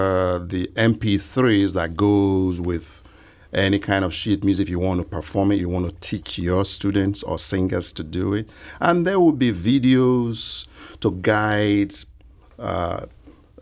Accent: Ghana; born there; moved away as an adult; also born or lived in Nigeria; I say, I was born in Ghana, and when I went to Nigeria for university

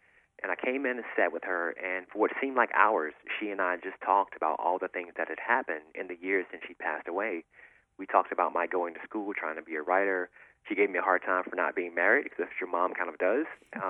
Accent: Bolton, North Carolina, United States; Yes, born and raised in the South in a very small town called Bolton, North Carolina.

